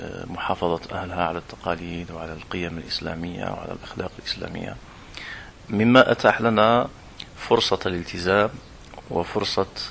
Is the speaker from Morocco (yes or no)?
no; Ouled Brahim, Médéa Province, Algeria; also born or lived in Barika; من مواليد 1972 بمدينة بريكة. انتقلنا بعد ذلك إلى ولاية المدية حيث الأهل والعائلة جميعا.